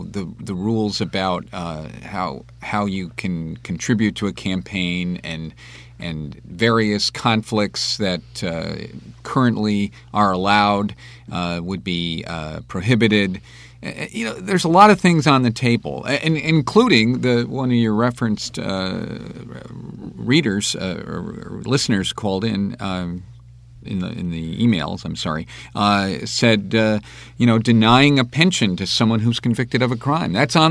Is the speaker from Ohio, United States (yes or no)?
yes; Cleveland, Ohio, United States; And my hometown.